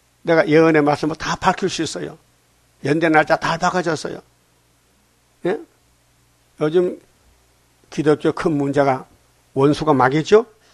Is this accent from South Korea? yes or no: yes; Uiseong, North Gyeongsang, South Korea; 우리 고향 사람이요. 의성 사람이요.